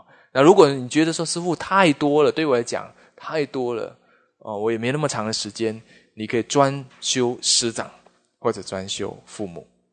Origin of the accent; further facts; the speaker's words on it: Taiwan; born there; 人家生在难民国，我生在台湾，我到底不快乐些什么？